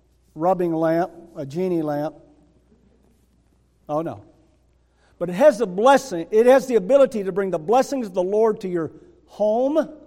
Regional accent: Michigan, United States; No, I'm teasing. I'm from Michigan.

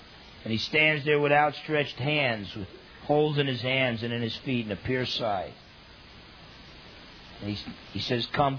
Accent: New Jersey, United States; I grew up in New Jersey. Men don't cry.

